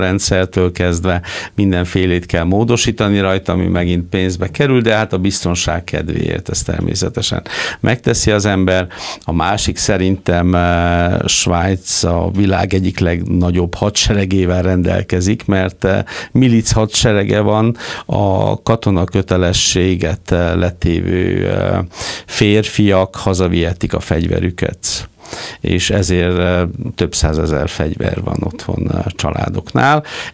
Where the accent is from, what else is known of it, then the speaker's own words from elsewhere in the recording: Hungary; now in Switzerland; bárkivel beszélünk, vagy bemutatkozunk, hogy magyarok vagyunk, magyar származások, akkor pozitívan beszélnek Magyarországról